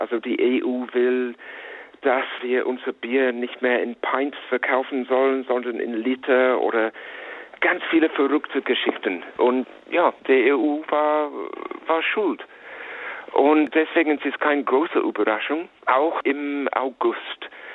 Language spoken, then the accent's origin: German; United Kingdom; German is a second language; Ich bin aufgewachsen in Großbritannien